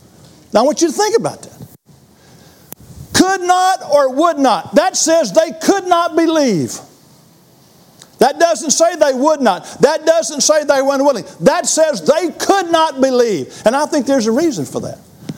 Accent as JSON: {"language": "English", "town": "Ball Knob", "region": "Arkansas", "country": "United States", "tie": "born or raised there", "lives_now": "Florence, United States", "said": "I came from Ball Knob, Arkansas. We had 2,000 folks when I grew up."}